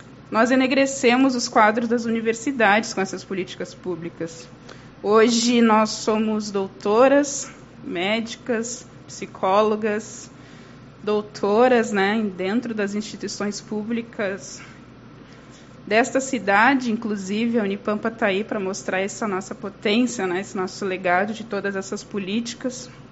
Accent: Uruguaiana, Rio Grande do Sul, Brazil; Eu, neta, filha, bisneta de mulheres trabalhadoras, nascida e criada em Uruguaiana

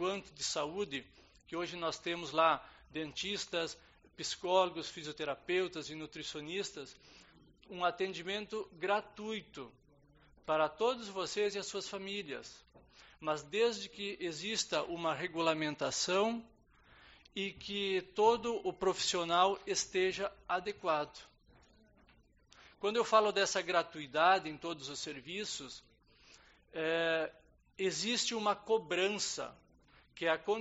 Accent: Lajeado, Rio Grande do Sul, Brazil; now in Uruguaiana, Brazil; sou de Lajado, estou há 5 anos morando em Uruguaiana, me sinto já cidadão desta casa.

